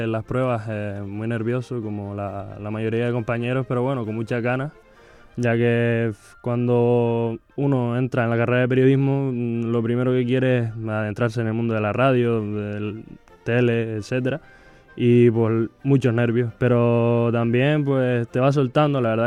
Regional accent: Canary Islands, Spain; Procedente de Gran Canaria, de mi tierra.

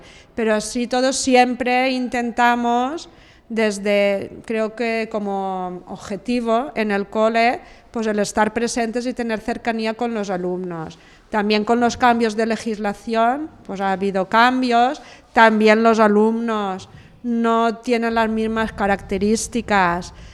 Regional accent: Valencian Community, Spain; accent: Valencian; first language Valencian; Spanish is a second language; Sí, es mi lengua materna.

